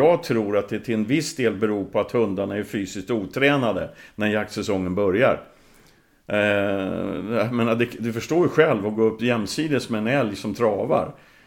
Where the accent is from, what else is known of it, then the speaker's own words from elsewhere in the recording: Värmland, Sweden; Nej, men när jag var barn i Värmland, alltså, det var aldrig problem med återgång.